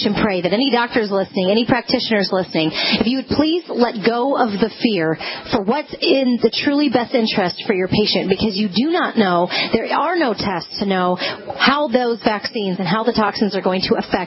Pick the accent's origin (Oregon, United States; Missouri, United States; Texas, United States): Texas, United States; I'm from Texas.